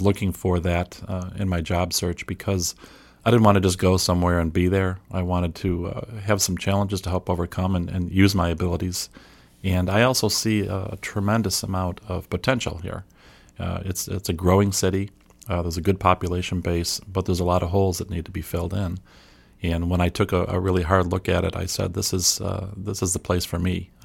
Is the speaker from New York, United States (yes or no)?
yes; Rochester, New York, United States; moved away as an adult; now in Cape Coral, United States; Well, I'm from Rochester, New York. I relocated here about 4 months ago